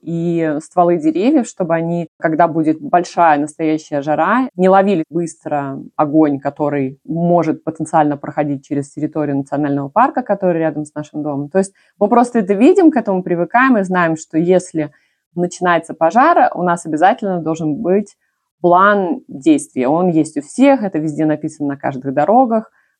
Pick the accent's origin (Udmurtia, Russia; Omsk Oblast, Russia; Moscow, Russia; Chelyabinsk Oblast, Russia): Moscow, Russia; now in Adelaide, Australia; Я живу в Австралии, в Южной Австралии, в городе Аделаида. В Австралию я переехала 10 лет назад из Москвы.